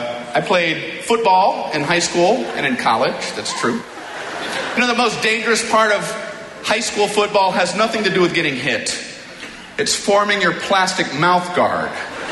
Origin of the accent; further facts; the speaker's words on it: Miami, Florida, United States; So I grew up in Miami, Florida.